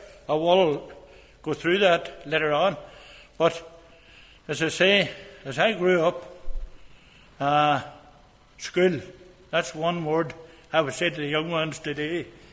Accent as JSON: {"language": "English", "town": "Castlederg", "region": "Northern Ireland", "country": "United Kingdom", "tie": "born or raised there", "lives_now": "Omagh, United Kingdom", "said": "So, as I say, I'm from Castlederg. I'm living now in Oma."}